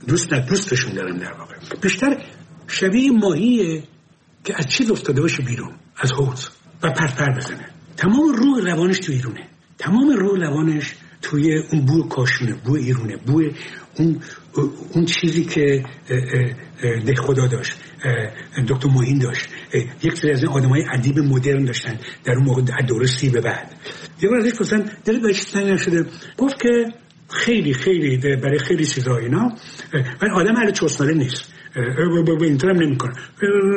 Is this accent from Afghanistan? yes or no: no; Abadan, Khuzestan, Iran; من نه، من بچه آبادانم